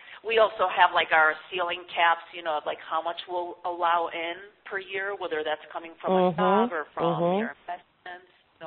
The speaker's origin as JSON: {"language": "English", "country": "Spain", "tie": "born or raised there", "said": "because I grew up in Spain"}